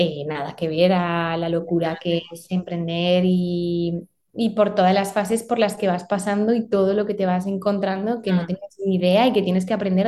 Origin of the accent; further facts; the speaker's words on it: Zaragoza, Aragon, Spain; also born or lived in Barcelona; Sí, a ver, realmente nosotros estábamos viviendo en Barcelona. Somos de Zaragoza, pero cuando nació la marca estábamos viviendo en Barcelona, pues por temas laborales de nuestros anteriores trabajos estábamos viviendo en Barcelona.